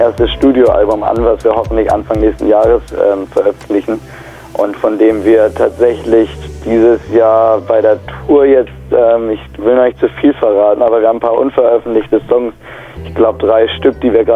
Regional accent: Mecklenburg-Vorpommern, Germany; also born or lived in Hamburg; Ich bin ja in Hamburg geboren, aber ich wohne seitdem ich 10, 11 bin in Mecklenburg an der Ostsee und bin auf jeden Fall ein Ostsee- und Küstenkind und wohne da ja auch wieder und immer noch.

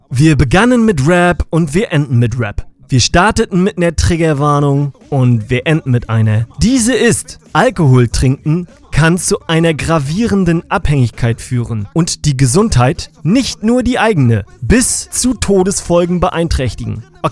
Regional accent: Northern Germany, Germany; als Norddeutsche, Werner Sozialisierte

